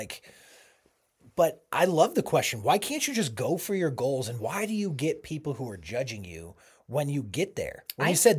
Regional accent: Boulder, Colorado, United States; I grew up in Boulder, Colorado, mm-hmm. and it is notorious for being split between tech-savvy folks and the hippie generations that flocked there.

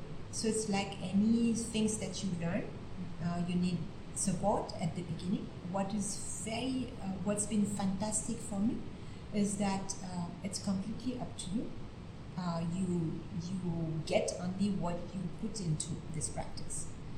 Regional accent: France; English is a second language; being French and this being an Indian system, kind of, it was just not for me.

